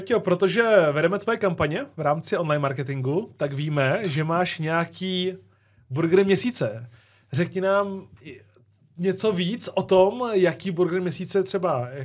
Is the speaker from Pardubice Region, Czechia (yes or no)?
no; České Budějovice, South Bohemian Region, Czechia; born there; Jsem Čech. Narodil jsem se v Budějcích, takže...